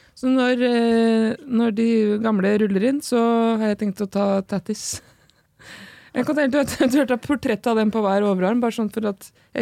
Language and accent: Norwegian; Larvik, Vestfold, Norway; Jeg er uenig i det, jeg er halvt fra Larvik.